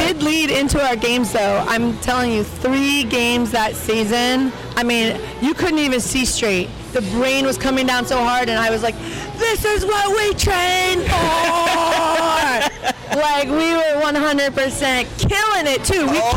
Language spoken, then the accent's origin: English; Orlando, Florida, United States; also born or lived in Pennsylvania; I was born in Pennsylvania, but I grew up, I moved down when I was about seven and moved to the Orlando area.